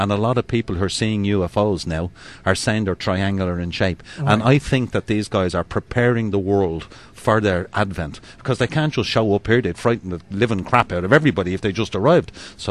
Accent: Ireland; I'm Irish. I like me a few pints of Guinness and me little drop of Irish whiskey.

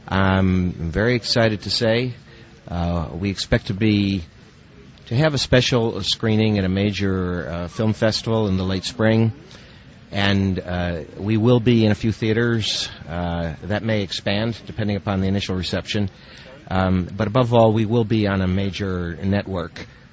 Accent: Washington, D.C. area, United States; I grew up near Washington, D.C., and my father was a Jewish professor at Catholic University, Georgetown University.

